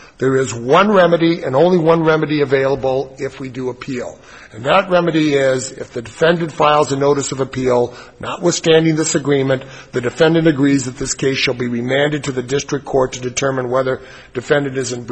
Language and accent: English; Tucson, Arizona, United States; I'm from Tucson, Arizona.